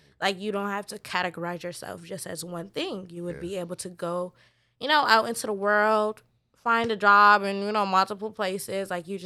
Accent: Florida, United States; also born or lived in Rochester; So I'm from Rochester, but I grew up in Florida.

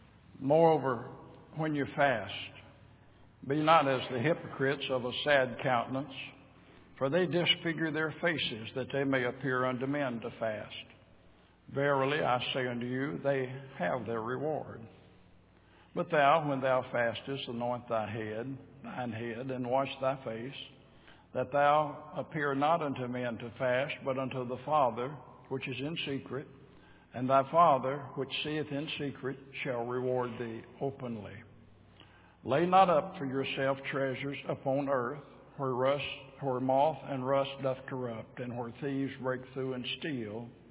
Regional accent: Louisiana, United States; also born or lived in Arkansas; I was born in Arkansas, raised in Louisiana. You can't get any further south than that, you know.

